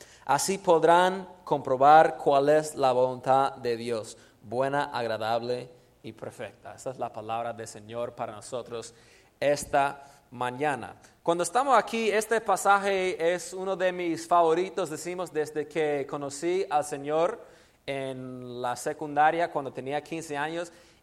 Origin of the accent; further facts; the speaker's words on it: Florida, United States; Spanish is a second language; also born or lived in Houston, Texas; Soy originario de Texas. Me nací en Houston, Texas, pero mi familia y yo nos mudamos a la Florida cuando tenía apenas 5 o 6 años. Y allá en Florida me crié